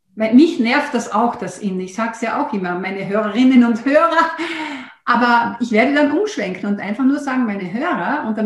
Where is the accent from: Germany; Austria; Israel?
Austria; das Magazin Training bei uns in Österreich hat das als erstes aufgegriffen